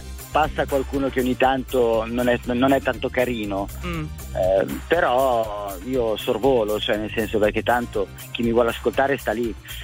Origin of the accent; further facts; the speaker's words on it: Cremona, Lombardy, Italy; Sono di Cremona, vivo a Cremona.